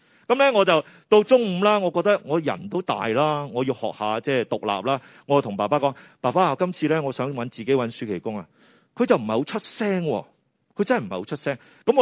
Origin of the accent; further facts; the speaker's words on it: Chaozhou, Guangdong, China; 其实我由细呢，我是潮州人啊